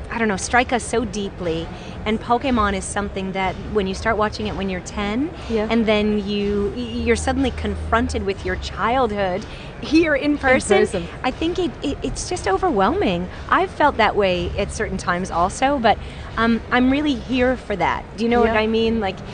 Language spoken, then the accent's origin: English; United States; And I love too, because, you know, I'm an American, so I have my accent